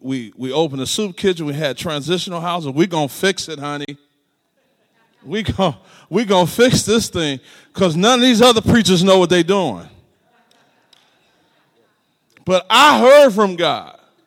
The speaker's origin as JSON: {"language": "English", "town": "Detroit", "region": "Michigan", "country": "United States", "lives_now": "Omaha, United States", "said": "because I've been pastoring for 13 years, and I'm from Detroit, and we planted the church there in Omaha"}